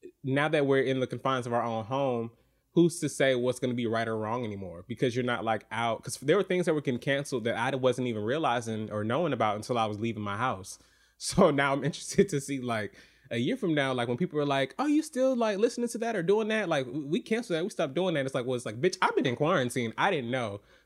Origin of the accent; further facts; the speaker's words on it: Atlanta, Georgia, United States; now in New York, United States; I love Atlanta so fucking much, but like when I go home to Atlanta to visit, I'd be like, well, I have to get back to the Big Apple